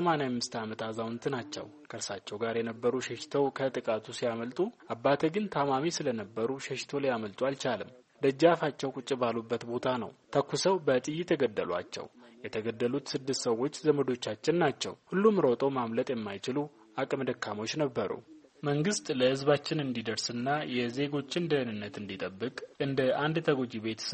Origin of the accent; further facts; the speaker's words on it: Oromia, Ethiopia; እኛ የተፈናቀልነው ከጉድና ጅረኛ ቀበሌ ሲሆን አሁን ተበታትነን ችግር ውስጥ እንገኛለን።